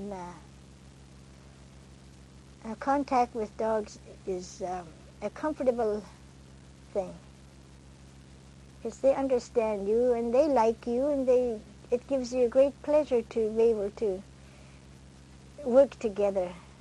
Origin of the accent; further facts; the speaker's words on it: Alaska, United States; Yeah, I was raised on the Tanana area, but later on we were on the Yukon River.